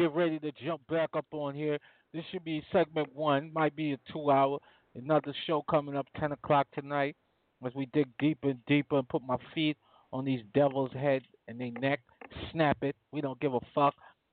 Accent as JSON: {"language": "English", "region": "West Coast", "country": "United States", "said": "West Coast, you know what I'm saying? I'm from the West Coast."}